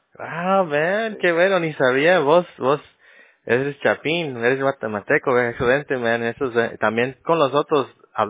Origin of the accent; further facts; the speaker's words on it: California, United States; born there; yo nací en Estados Unidos, California. En Orange County. Yeah, en California. Pero mi mamá es de Colombia. Mi papá es de Guatemala.